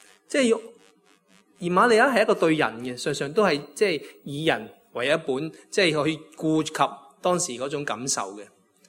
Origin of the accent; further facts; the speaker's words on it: Guangdong, China; accent: Cantonese; 特别我哋广东话，有时个语气好特别嘅